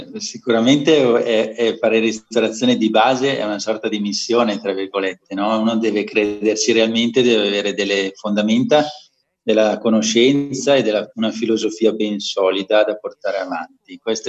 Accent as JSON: {"language": "Italian", "town": "Milan", "region": "Lombardy", "country": "Italy", "said": "anche se io oramai mi sento di qua, però effettivamente sono milanese, metà modenese"}